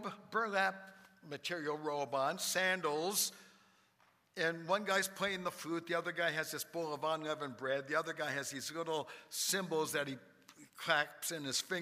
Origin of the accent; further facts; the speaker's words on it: Minnesota, United States; born there; also born or lived in Wisconsin; everywhere I travel as an evangelist, and I say, you know, that I was born in Minnesota, I lived in Wisconsin, they say, oh, you must be a Packer fan.